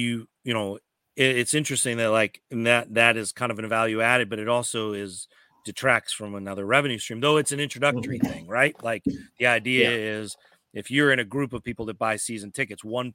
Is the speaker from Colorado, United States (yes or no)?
yes; Colorado, United States; No, there was a spot near where in the town where I grew up there in Colorado, there was a spot called the Scenic Overlook